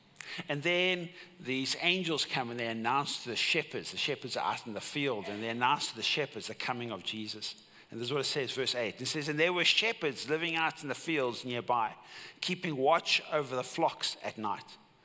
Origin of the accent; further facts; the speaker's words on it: Cape Town, Western Cape, South Africa; I grew up in Cape Town in Tableview